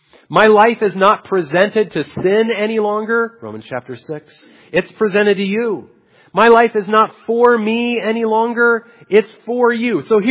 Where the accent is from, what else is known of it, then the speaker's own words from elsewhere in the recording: Salt Lake City, Utah, United States; I grew up in Salt Lake City. I love Utah. It's great.